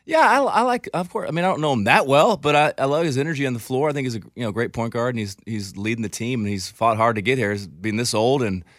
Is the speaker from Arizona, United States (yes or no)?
yes; Phoenix, Arizona, United States; My wife is, you know, we're from Phoenix. We're huge Suns fans.